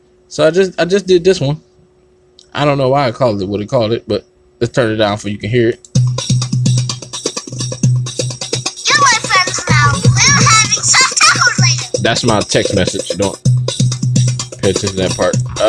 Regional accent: Detroit, Michigan, United States; I'm from Detroit.

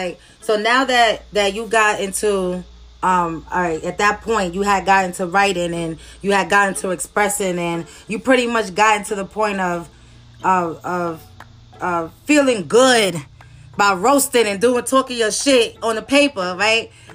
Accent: Brownsville, New York, United States; I grew up in Brownsville, and you know, Brownsville, as you know, is not really a beautiful neighborhood.

